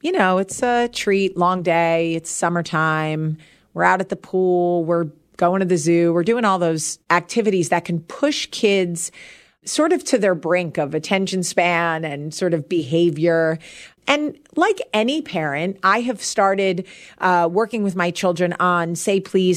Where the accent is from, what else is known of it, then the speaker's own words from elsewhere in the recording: New Jersey, United States; now in Birmingham, United States; I'm not from the South. I'm from New Jersey and I live in Birmingham, Alabama